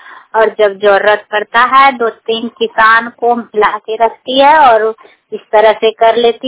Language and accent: Hindi; Munger, Bihar, India; मैं मुंगेर जिला से हूँ, मुढ़ेरी पंचायत से।